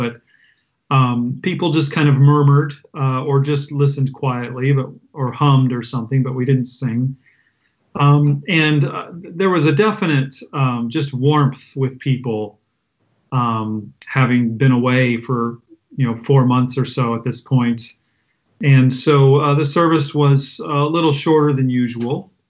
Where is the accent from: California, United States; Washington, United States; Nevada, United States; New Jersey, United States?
Washington, United States; I grew up near Seattle, so I won't try to point it out on the map behind me, but up in the northwest corner of the U.S., about a three-hour drive south from Vancouver, Canada.